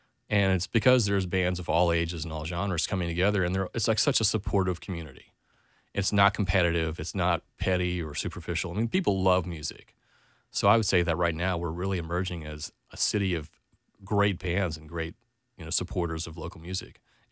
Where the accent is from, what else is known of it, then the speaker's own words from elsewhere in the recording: the South, United States; growing up in the South in the 80s and stuff, playing in bars and stuff.